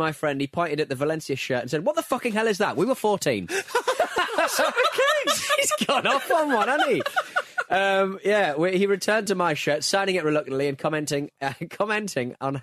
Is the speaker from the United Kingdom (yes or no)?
yes; Glasgow, Scotland, United Kingdom; Growing up in Glasgow, I was about 14 when a school friend invited me along